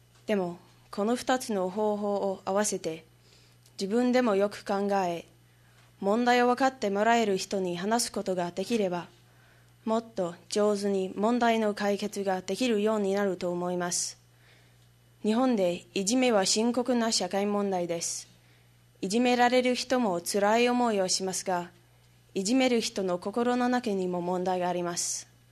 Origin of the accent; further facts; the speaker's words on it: United States; Japanese is a second language; 日本語ができ、日本の社会や文化に理解のあるアメリカ人として、彼らに違うものの見方や、楽観的な考え方を示し